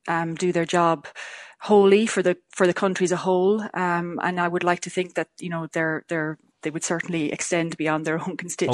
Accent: Connacht, Ireland; myself and Hildegard Nocton, the 2 super junior ministers, are from the West. I'm from Mayo originally.

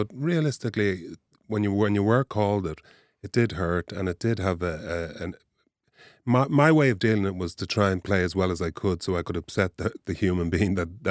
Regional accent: Ireland; I grew up in Ireland. I went out in Ireland. I went playing soccer games all over Ireland.

